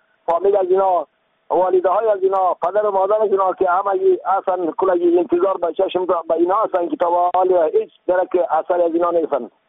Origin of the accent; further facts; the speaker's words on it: Afghanistan; ما الحمدلله افغان هستیم، مسلمان هستیم، از یک مملکت هستیم.